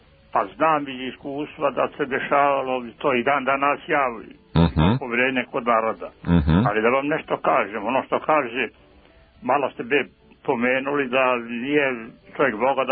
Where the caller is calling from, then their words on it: Mihajlovac, Šumadija and Western Serbia, Serbia; Ja sam iz Mihajlovca, selo jedno kod Smedreva, možda ste čuli za to.